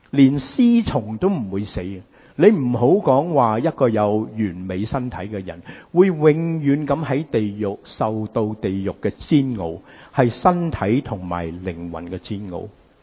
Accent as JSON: {"language": "Cantonese", "country": "United States", "said": "今日同大家讲华氏，因为我哋美国人好中意讲华氏"}